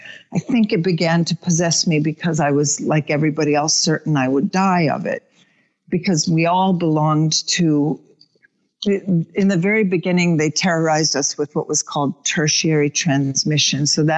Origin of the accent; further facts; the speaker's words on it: Sweden; also born or lived in New York, United States; now in United States; I had come back from Sweden where I grew up. I was a native New Yorker, but transplanted to Sweden in a custody battle as a child. So I grew up in Sweden, came back. I think I was 19